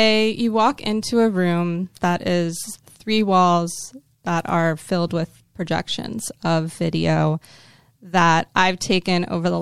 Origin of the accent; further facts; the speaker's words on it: Miami, Florida, United States; also born or lived in Detroit / Boston / Providence / Chicago; I've lived, since growing up in Miami, I've lived in Detroit, Boston, Providence, and Chicago. So all very liberal places. And I find myself constantly having to defend Florida.